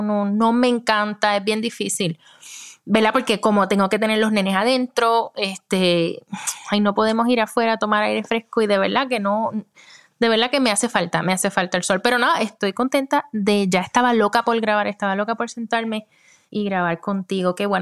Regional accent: Puerto Rico; now in United States; Yo soy de Puerto Rico, vivo en Estados Unidos, tengo 4 hijos y vivo acá con mi esposo.

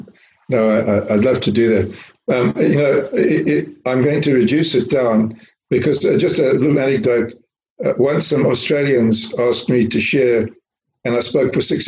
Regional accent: Zimbabwe; born there; I was born in Zimbabwe. I was brought up here.

